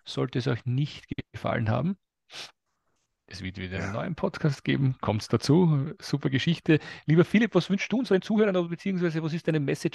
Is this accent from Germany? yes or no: no; Austria; Bei uns in Österreich gibt es die Gänsehaut